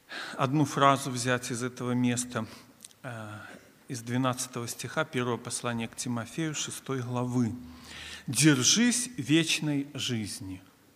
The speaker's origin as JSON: {"language": "Russian", "country": "Belarus", "said": "Я из Белоруссии. Пресвитер церкви города Жлобина. Это Гомельской области."}